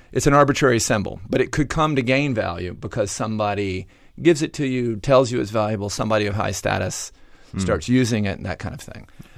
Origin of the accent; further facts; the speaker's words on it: Atlanta, Georgia, United States; accent: Georgia; I'm from Atlanta. And although I've lost much of my liquid Georgia accent, it doesn't help.